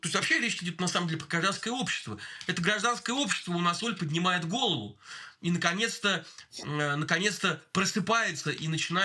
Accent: Bashkortostan, Russia; born there; Я сам родился в Башкортостане, например, хотя я не башкир, но во мне там три текут разные, компоненты. Да, я и осетин, я и русский

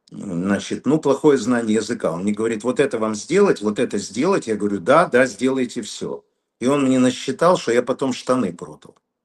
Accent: Odesa, Odesa Oblast, Ukraine; now in Moldova; А я из Одессы в Кишинев на электричке.

